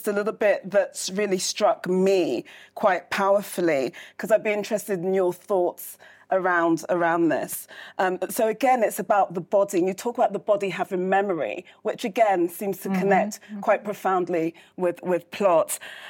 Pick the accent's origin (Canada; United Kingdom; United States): United Kingdom; certainly because we're British and everything's very mm-hmm. civilized